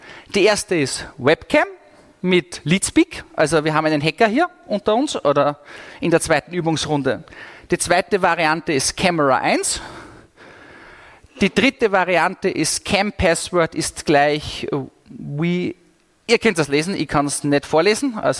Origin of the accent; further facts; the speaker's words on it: Austria; wir sind Österreicher, also in Österreich müsst ihr wissen, wir sind alle ein bisschen neidig.